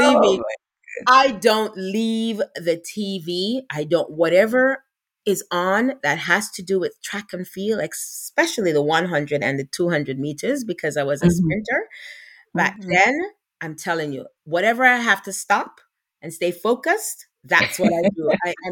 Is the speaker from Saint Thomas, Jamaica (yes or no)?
yes; Morant Bay, Saint Thomas, Jamaica; also born or lived in Kingston; I hail from the East and from the beautiful, beautiful parish of St. Thomas. I was born in Kingston and raised in the parish of St. Thomas.